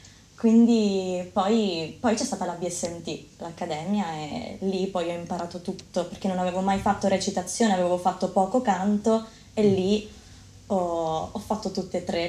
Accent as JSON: {"language": "Italian", "town": "Mussomeli", "region": "Sicily", "country": "Italy", "said": "Allora io vengo da Mussomeli, in provincia di Caltanissetta, proprio al centro della Sicilia."}